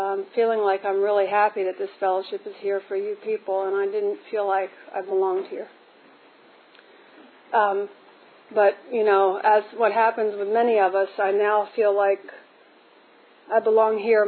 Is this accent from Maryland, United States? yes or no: yes; Baltimore, Maryland, United States; went back to my hometown, which is Baltimore